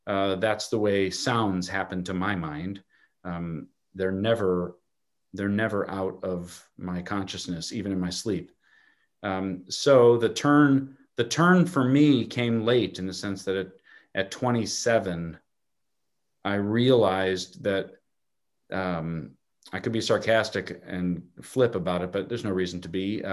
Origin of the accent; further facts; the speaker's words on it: Chicago, Illinois, United States; Well, Anand, I grew up in Chicago, and I wanted to be an architect.